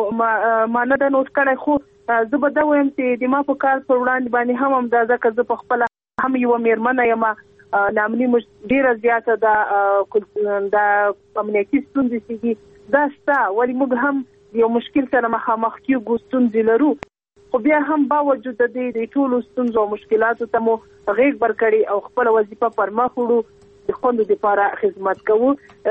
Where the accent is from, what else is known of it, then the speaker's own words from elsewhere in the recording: Paktia, Afghanistan; زه خپله پکتیاواله د پکتیا ولایت اوسېدونکي یم دغلته مې کور ده دغلته اوسېږم ټول ژوند مو پکتیا ولایت کې ده